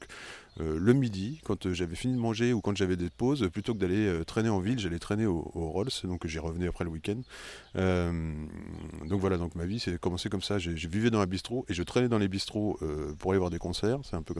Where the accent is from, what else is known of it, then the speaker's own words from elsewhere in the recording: Fléré-la-Rivière, Centre-Val de Loire, France; Alors moi je suis originaire précisément de Fléré-la-Rivière, donc pile poil au sud-sud Touraine. J'ai grandi là-bas, ma mère tient le bistrot depuis 35 ans désormais, du village, enfin le seul bistrot qui reste, parce qu'à l'époque il y en avait plusieurs. J'ai grandi là-bas